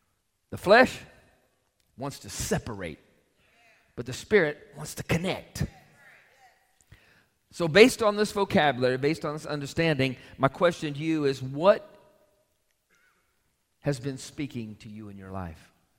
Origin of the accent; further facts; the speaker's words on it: Orlando, Florida, United States; Matter of fact, I was from Orlando, and the place I planned on putting my clinic for many, many years